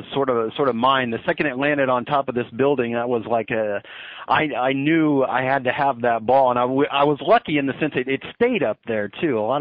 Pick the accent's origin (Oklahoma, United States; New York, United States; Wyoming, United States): Oklahoma, United States; Tulsa; now in Kansas City, United States; My parents were from Kansas City. I grew up in Tulsa, Oklahoma, so we were in Oklahoma at the time, but Kansas City was always like my second home